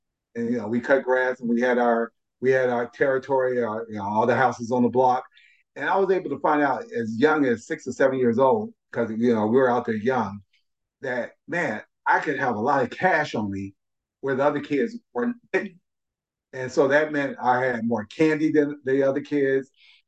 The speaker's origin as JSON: {"language": "English", "town": "Kansas City", "region": "Missouri", "country": "United States", "said": "I'm from Kansas City, Missouri"}